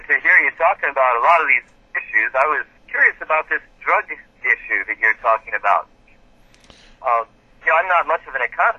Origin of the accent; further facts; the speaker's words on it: Brooklyn, New York, United States; I grew up in Brooklyn, and I know that there'd be a lot of kids in New York that would love to hear what you're saying this morning.